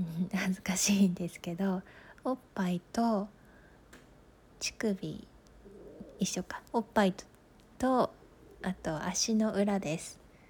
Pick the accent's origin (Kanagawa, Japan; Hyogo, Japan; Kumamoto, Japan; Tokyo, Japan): Tokyo, Japan; 出身地は東京です。